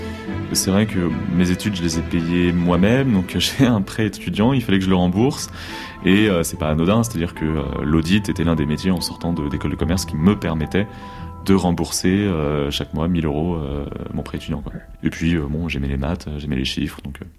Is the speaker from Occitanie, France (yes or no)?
no; Rennes, Brittany, France; j'ai 30 ans, j'ai grandi à Rennes. Mon père est pédicure-podologue et ma mère infirmière. Classe moyenne, normale, de ville, de province.